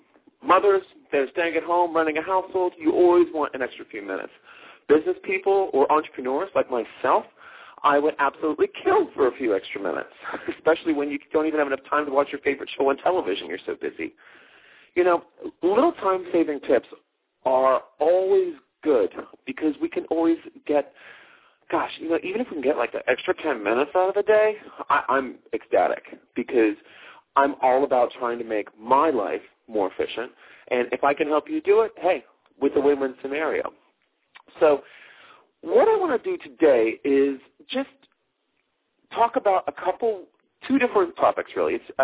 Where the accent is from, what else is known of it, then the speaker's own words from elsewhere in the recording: Pittsburgh, Pennsylvania, United States; Anytime I hear that theme song, I always am transported back to the time when I was growing up in Pittsburgh.